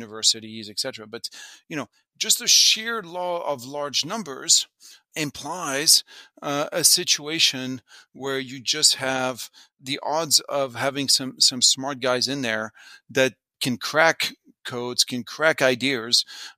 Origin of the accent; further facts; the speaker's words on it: France; As you mentioned, I come from France.